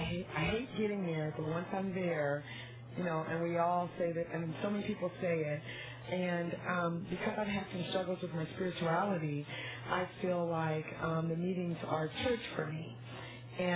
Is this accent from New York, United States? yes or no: no; Monrovia, California, United States; from Monrovia near Arcadia.